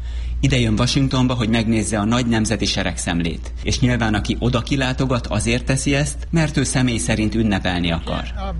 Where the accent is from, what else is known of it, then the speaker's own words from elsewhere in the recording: Hungary; mert megemlítettem neki, hogy én magyar vagyok.